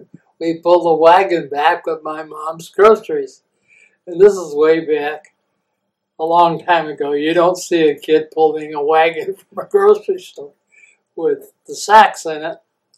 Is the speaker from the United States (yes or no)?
yes; New Rockford, North Dakota, United States; born there; I was born in New Rockford, North Dakota, and this was during the Depression, and so we were a Depression family.